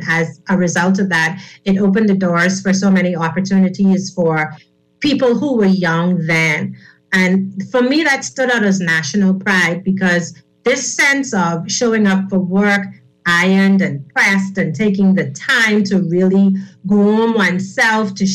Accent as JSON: {"language": "English", "town": "Nassau", "region": "New Providence", "country": "Bahamas", "tie": "born or raised there", "said": "Well, I am a humble woman from Baintown. I want to say that first. I grew up in the Farrington Road area. Vividly remember my young days in those areas."}